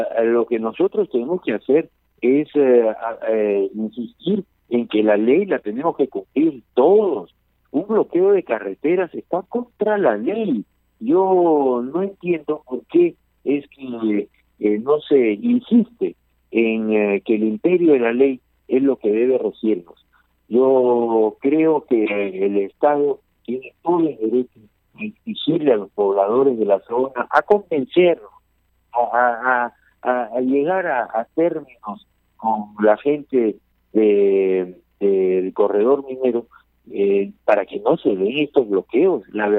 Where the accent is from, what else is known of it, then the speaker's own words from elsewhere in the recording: Peru; pero somos nosotros los peruanos los principales perjudicados